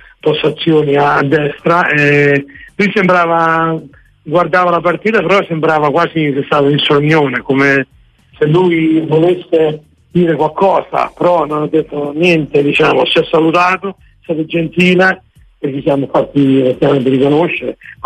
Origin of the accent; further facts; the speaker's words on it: United States; Italian is a second language; io vengo da Stati Uniti